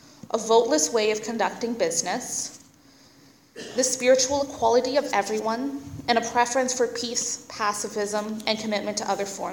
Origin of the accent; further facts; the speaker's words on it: Barrie, Ontario, Canada; we drove from my hometown of Barrie to Orillia to attend meeting.